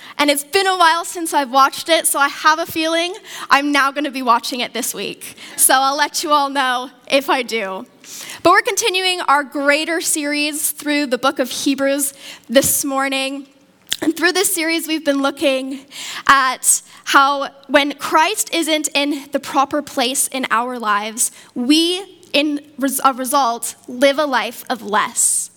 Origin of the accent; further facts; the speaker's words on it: Victoria, British Columbia, Canada; And I grew up in Victoria, so you don't really see them there ever.